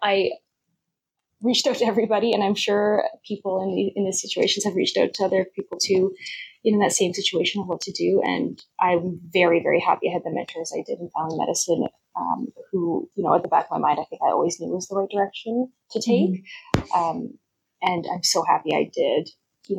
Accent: Winnipeg, Manitoba, Canada; also born or lived in British Columbia; now in Alberta, Canada; I came from a couple different provinces before landing in Alberta. I grew up in Winnipeg before going to UBC for my kinesiology degree in undergrad

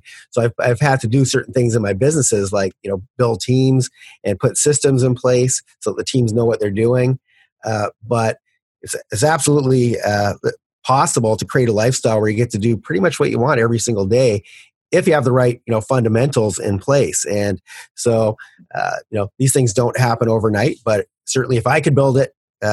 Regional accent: Canada; And when I started investing in the US as a Canadian

